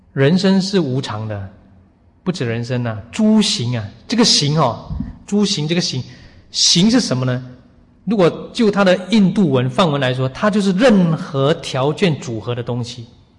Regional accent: Taiwan; born there; 所以我们出生在你看台湾这个环境

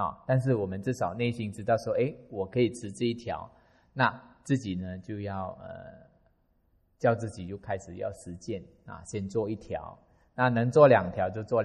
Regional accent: Sabah, Malaysia; 因为我们在马来西亚，尤其在我的家乡沙巴那个地方是佛法的遍地。

